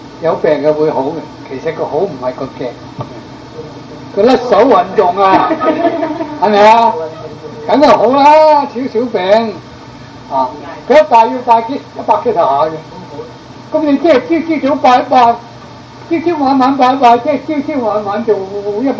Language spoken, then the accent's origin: Cantonese; Ji'an, Jiangxi, China; now in Guangdong, China; 我喺江西过嚟嘅，我本来祖籍系江西人，过广东嘅，佢系江西嘅脑攞，同埋我乡下嘅江西吉安嘅